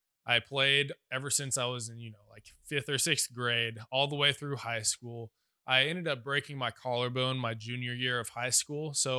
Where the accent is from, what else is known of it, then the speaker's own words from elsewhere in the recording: Edmond, Oklahoma, United States; Because I'm originally from Edmond, Oklahoma, and it was close, and it was cheaper for the most part.